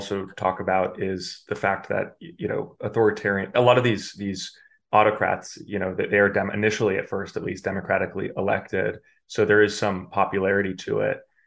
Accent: United States; as I'm an American

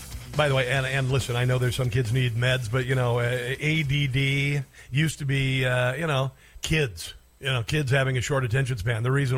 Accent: Iowa, United States; And I grew up in Southwest Iowa, and my graduating class had 70 kids.

